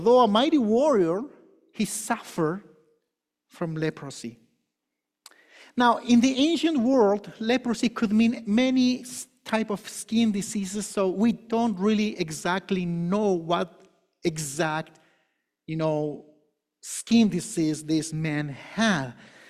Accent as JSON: {"language": "English", "country": "Chile", "said": "You know, I'm from Chile, so it's like Chilean and Peruvian."}